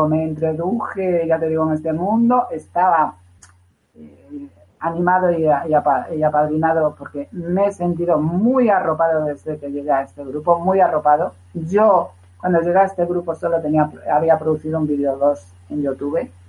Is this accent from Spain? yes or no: yes; Spain; yo soy español